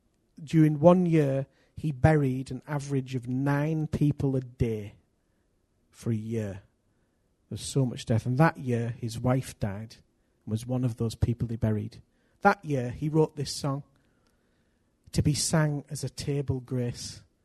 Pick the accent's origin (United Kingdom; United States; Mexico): United Kingdom; because I'm British and I'm full of road rage.